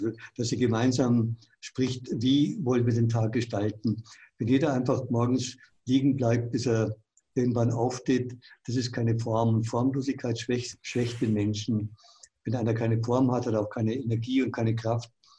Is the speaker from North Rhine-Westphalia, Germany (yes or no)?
no; Munich, Bavaria, Germany; accent: Upper Bavarian; Ich bin in München groß geworden, da spricht man Oberbayerisch.